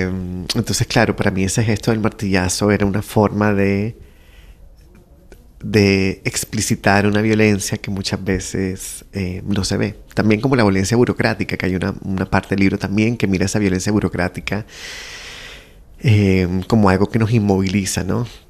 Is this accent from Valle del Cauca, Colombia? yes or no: no; Barranquilla, Atlántico, Colombia; Bueno, yo soy de Barranquilla, en Colombia.